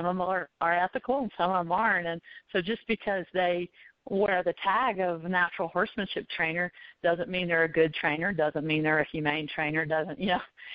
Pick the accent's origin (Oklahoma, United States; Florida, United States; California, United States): Florida, United States; now in Colorado, United States; I actually grew up in Florida, although I've lived the last 25 years in Colorado. I grew up riding on the Hunter Jumper Circuit in Florida.